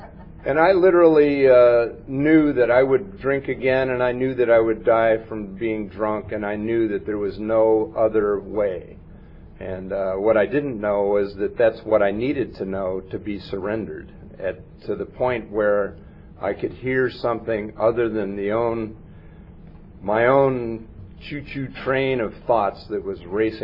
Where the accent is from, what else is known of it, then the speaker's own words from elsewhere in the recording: Huntington, New York, United States; born there; also born or lived in Western Pennsylvania; I was born in Huntington, Long Island, New York.